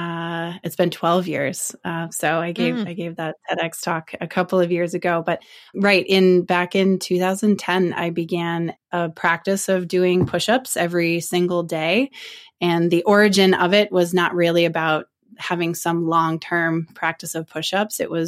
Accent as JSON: {"language": "English", "region": "Minnesota", "country": "United States", "tie": "born or raised there", "said": "I'm from Minnesota originally, and so I grew up on a 10-acre farm with like lots of space and land outside to run around."}